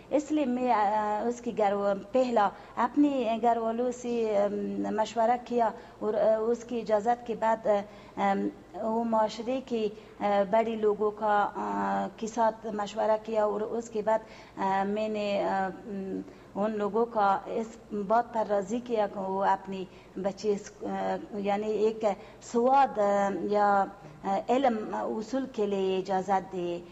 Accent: Kabul, Afghanistan; Urdu is a second language; 5 دن کے لیے میرا اپنی وطن ہے بہت اچھی لگتی ہے

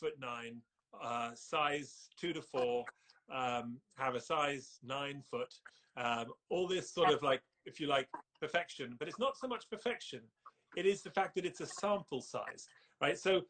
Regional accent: England, United Kingdom; I grew up in England as a kid who was... I'm of Sri Lankan heritage, right?

